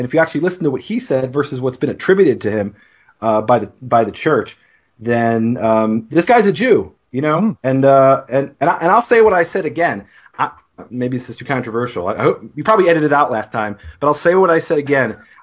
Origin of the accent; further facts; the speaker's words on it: United States; I don't bring this up just because I'm an American